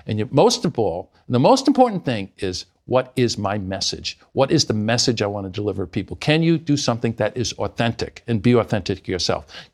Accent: Rhode Island, United States; I'm doing three campaigns in my home state of Rhode Island right now

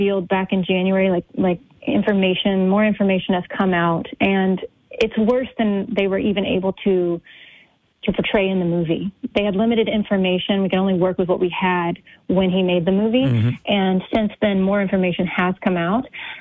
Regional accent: Lafayette, Louisiana, United States; so I'm a Cajun girl from right here in Lafayette, Louisiana. We live here now.

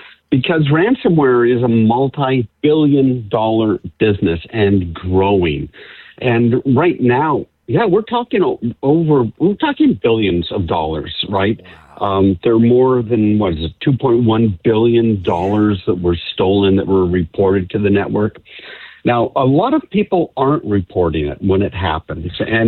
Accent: Canada; also born or lived in Alberta; You know, I grew up in the Great White North, up in Canada.

